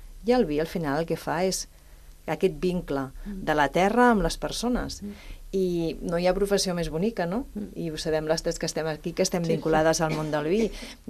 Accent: Catalonia, Spain; born there; Jo he nascut al Maresme, però sempre hem tirat a Girona.

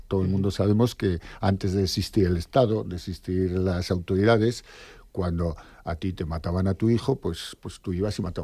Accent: Basque Country, Spain; como soy vasco, lo digo mucho.

